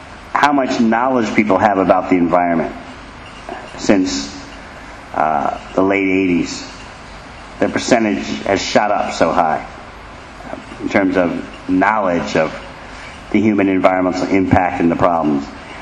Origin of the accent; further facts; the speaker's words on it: New York City, New York, United States; now in New Zealand; I said, I'm a refugee from New York.